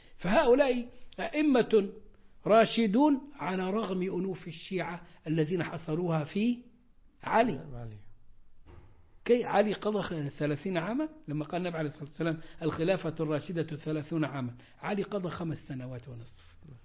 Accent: Egypt; وعندنا في مصر عملنا ثورة كانت إسلامية ووصلنا كإسلاميين إلى سدة الحكم

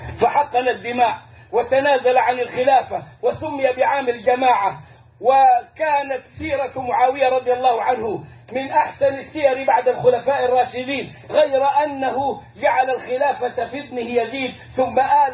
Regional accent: Alexandria, Alexandria Governorate, Egypt; إلى أن جاء بريقة عندنا في اسكندرية، اسكندرية مصر

